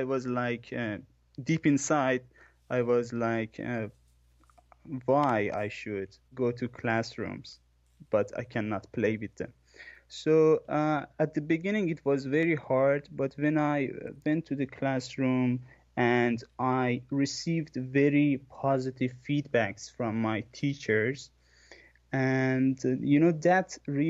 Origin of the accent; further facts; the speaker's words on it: Iran; first language Persian; English is a second language; So I am from Iran, and yeah, I was born and raised here, and yeah, that's it.